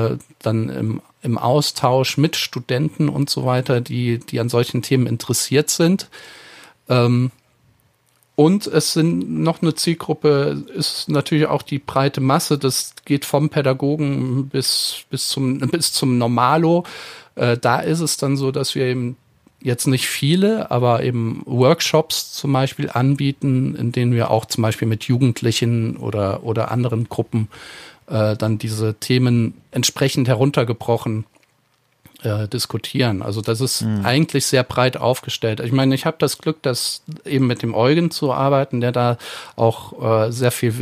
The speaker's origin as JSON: {"language": "German", "region": "Eifel", "country": "Germany", "said": "wie mit den Dialekten in der Eifel, wo ich herkomme, wo dann von Dorf zu Dorf die Begriffe so sich ein bisschen unterscheiden"}